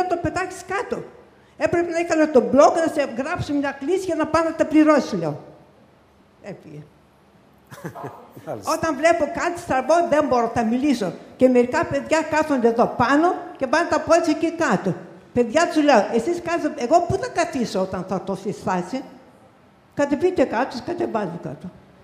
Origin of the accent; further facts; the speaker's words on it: Greece; Είμαι Ελληνίδα και μου αρέσει η πόλη μου να είναι καθαρή.